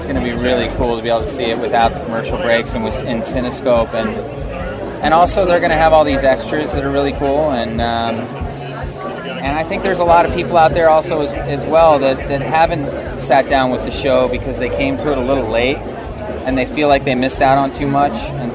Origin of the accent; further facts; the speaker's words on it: Wyoming, United States; I grew up in Wyoming backpacking into the the Wind Rivers up to 12, 13,000 feet all the time and surviving off of trout that I caught myself.